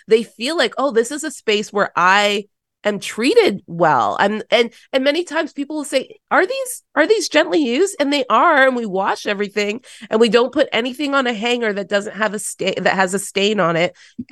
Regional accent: Toronto, Ontario, Canada; I grew up in Toronto city housing.

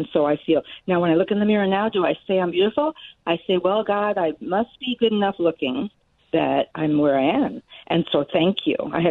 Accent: New York City, New York, United States; as a youngster, I grew up in New York City.

